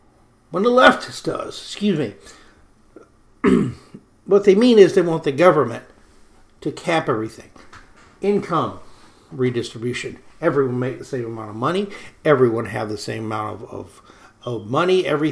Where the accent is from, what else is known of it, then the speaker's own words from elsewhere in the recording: the South, United States; I'm a Southerner. I love bourbon. I love barbecue.